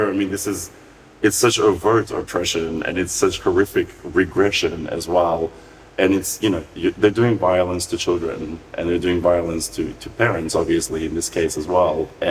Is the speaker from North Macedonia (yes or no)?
yes; North Macedonia; when I was growing up in Macedonia.